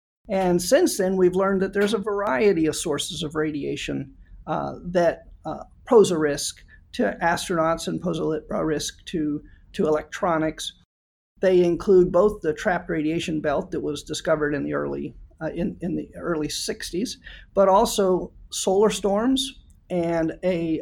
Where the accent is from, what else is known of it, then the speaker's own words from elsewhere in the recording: Cocoa, Florida, United States; I grew up in the Space Coast. I grew up in Cocoa, Florida, which is near Kennedy Space Center.